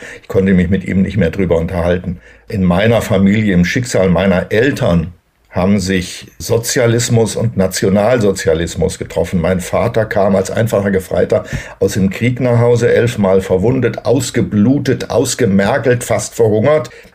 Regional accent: Thuringia, Germany; moved away; Ich bin nach der Entwurzelung in meiner Heimat Thüringen, die ich nach wie vor als meine Heimat betrachte, nie wieder heimisch geworden in der Bundesrepublik. Ich bin sehr häufig umgezogen

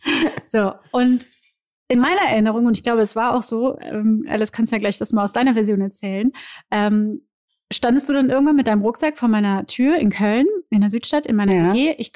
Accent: Rio de Janeiro, Brazil; Ich komme aus Rio de Janeiro, ja. Bei uns gibt es keine Karnevalssitzung.

